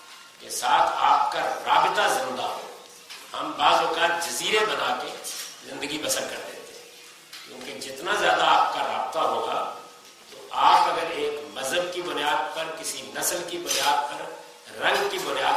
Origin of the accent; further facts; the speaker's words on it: Punjab, Pakistan; میں دیہاتی پس منظر سے تعلق رکھتا ہوں، میری زندگی کے ابتدائی 16 سال پنجاب کے دیہات میں گزرے ہیں، میں آپ کو بتا نہیں سکتا کہ ہمارے دیہات میں کیا کچھ ہوتا ہے۔